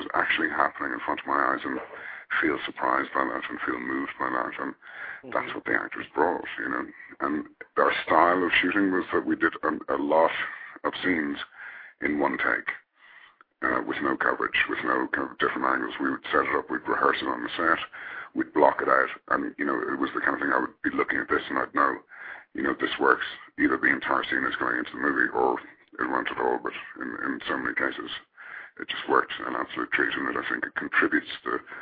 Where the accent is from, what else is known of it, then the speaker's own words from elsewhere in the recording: Dublin, Leinster, Ireland; Yeah, I'm from Dublin